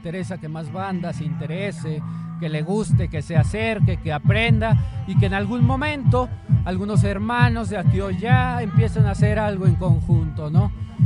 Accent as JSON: {"language": "Spanish", "town": "Magdalena Petlacalco", "region": "Mexico City", "country": "Mexico", "said": "nosotros somos gente de la Jusco, gente de San Juan, gente de Magdalena Petlacalco, tres hermanos somos de Magdalena Petlacalco."}